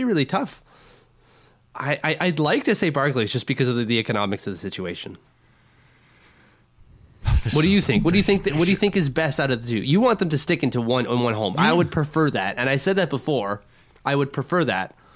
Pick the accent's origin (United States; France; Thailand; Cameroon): France; accent: French; English is a second language; In like my French accent, do I have to say it that way?